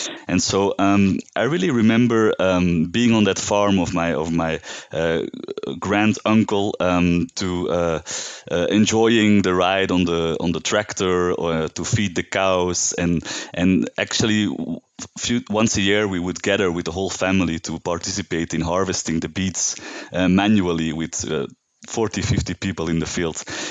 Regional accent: Belgium; English is a second language; now in Uganda; I'm from Belgium. I live in Uganda now.

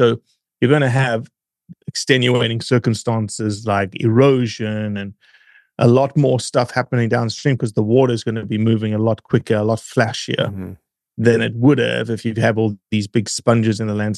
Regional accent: Johannesburg, Gauteng, South Africa; I lived in a town of 8.5 million people in Johannesburg. So it's like growing up in LA or growing up in New York.

